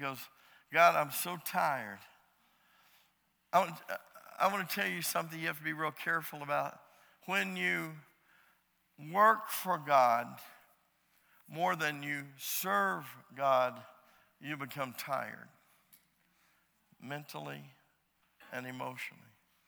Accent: United States; I'm not going to stop and think about what I'm going to say because I'm an American

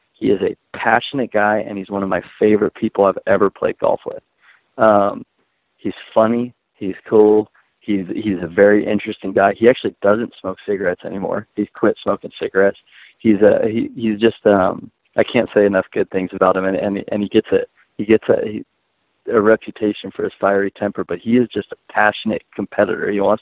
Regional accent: Long Beach, California, United States; my dad was a member at a course called Virginia Country Club in Long Beach, and we lived close to the golf course.

